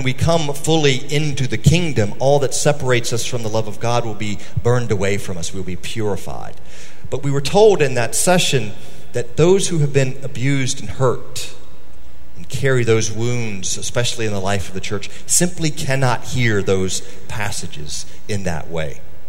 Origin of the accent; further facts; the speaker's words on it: Virginia, United States; our elementary school in the little town where I grew up in Virginia got a new principal